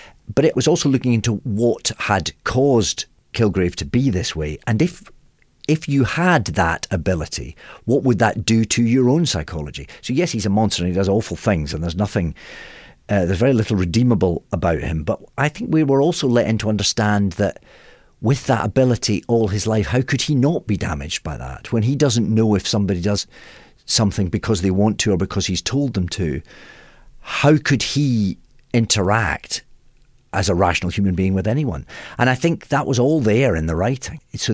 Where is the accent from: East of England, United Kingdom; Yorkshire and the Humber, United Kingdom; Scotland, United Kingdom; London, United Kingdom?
Scotland, United Kingdom